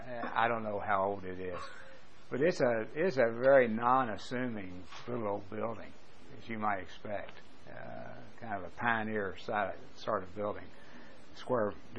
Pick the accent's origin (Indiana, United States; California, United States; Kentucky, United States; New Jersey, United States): Kentucky, United States; moved away; And I'm from Kentucky, but it's been 30-plus years ago, so don't ask me where any of these places are anymore, other than Louisville.